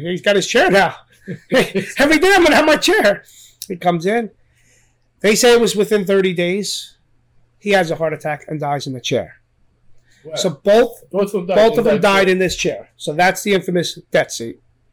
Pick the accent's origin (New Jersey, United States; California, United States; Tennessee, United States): New Jersey, United States; Nutley; We grew up in Nutley, so we all knew about the bar itself.